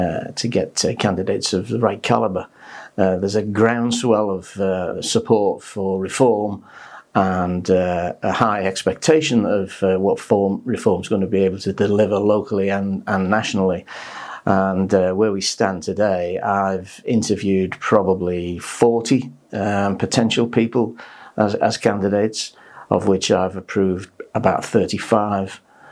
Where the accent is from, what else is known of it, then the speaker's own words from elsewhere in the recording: Liverpool, North West England, United Kingdom; also born or lived in Kendal / Carlisle / Gateshead / Durham; now in Wirral, England; I live on the Wirral at the moment. I've lived on the Wirral for nearly 40 years, although I don't come from the Wirral, I come from Liverpool. Moved around the UK quite a lot, lived in Kendal, lived in Carlisle, lived in Gateshead, I've lived in Durham, I've lived in Edinburgh